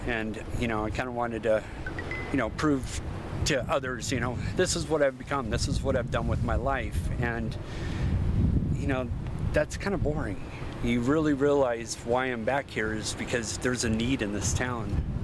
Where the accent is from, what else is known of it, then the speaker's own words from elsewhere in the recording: Bremerton, Washington, United States; Bremerton was a, you know, kind of low-budget town, I would say. You know, a lot of hard-working folks. Nobody had a lot of money. Kind of a tough town.